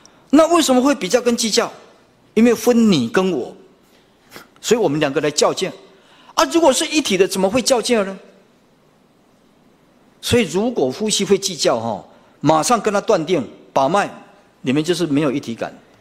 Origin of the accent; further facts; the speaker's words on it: Taiwan; 我们也是台湾人